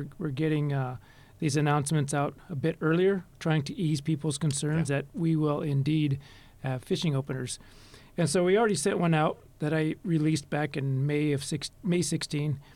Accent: Bethel, Alaska, United States; I'm from Bethel. I grew up here. My family's from Kotlik, on my mom's side, and I grew up here most of my life

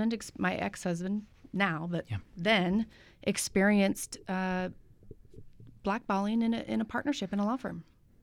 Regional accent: California, United States; You know, I grew up in California, and when you're one of a few as opposed to one of a majority, it's different.

